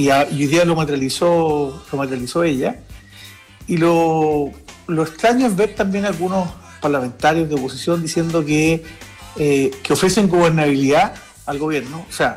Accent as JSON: {"language": "Spanish", "country": "Chile", "said": "los derrotados somos los chilenos"}